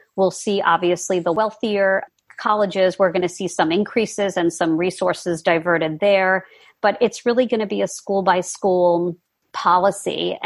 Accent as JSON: {"language": "English", "region": "New York", "country": "United States", "said": "and I'm a New Yorker and we were wearing masks months and months and months ago."}